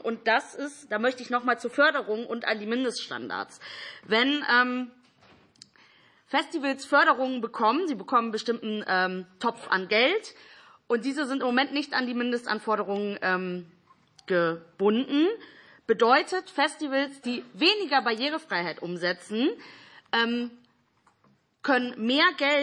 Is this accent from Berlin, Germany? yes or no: no; Cologne, North Rhine-Westphalia, Germany; Und ich komme aus Köln